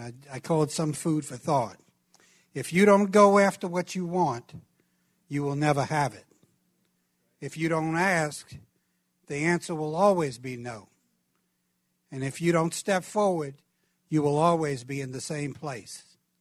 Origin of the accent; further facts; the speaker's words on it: Brooklyn, New York, United States; And this goes back maybe 30 years, 35 years to where I grew up in Brooklyn, New York.